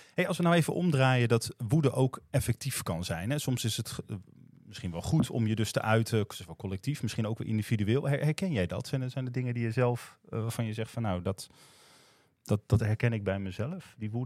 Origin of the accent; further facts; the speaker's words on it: Groningen, Netherlands; accent: Groningen; Ik ben opgegroeid in Groningen. En ik praatte tot en met mijn 17e praat ik met een zwaar Gronings accent. En zoals je hoort is dat weg. Dat heb ik mezelf afgeleerd.